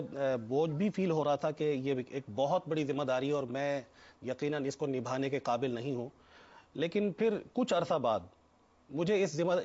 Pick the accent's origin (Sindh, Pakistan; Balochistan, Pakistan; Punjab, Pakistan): Punjab, Pakistan; Multan; میرا تعلق پنجاب سے ہے, مدینۃ الاولیاء سے ہے